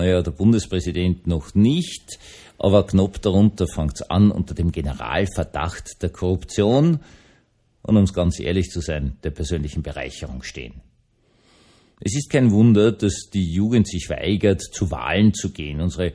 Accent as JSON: {"language": "German", "country": "Austria", "said": "Man muss ganz ehrlich sagen, als Österreicher hat man es nicht geglaubt."}